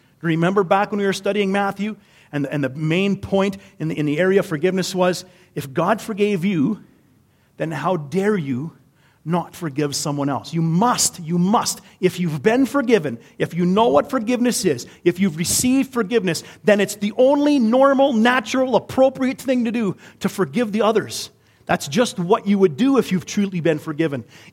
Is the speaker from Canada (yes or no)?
yes; Canada; accent: Canadian; Sometimes my Canadian accent gets me in trouble.